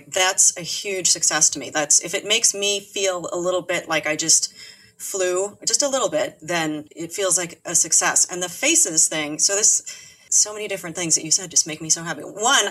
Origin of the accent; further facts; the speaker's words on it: California, United States; I didn't make sense in LA, even though I'm from California. I was born a couple hours north of there.